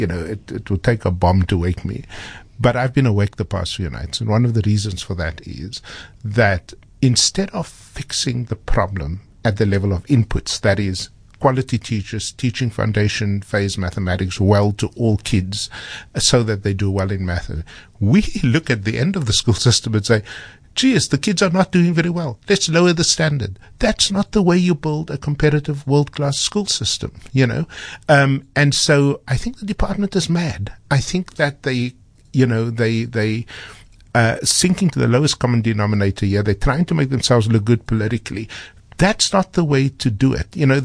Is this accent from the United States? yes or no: no; South Africa; Let me tell you something. I am jealous as a South African about what kids learn there